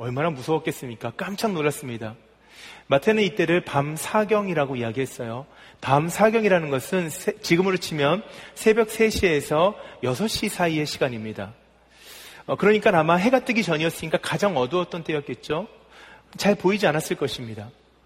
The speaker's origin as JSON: {"language": "Korean", "country": "South Korea", "said": "근데 우리는 의지의 한국인이잖아요."}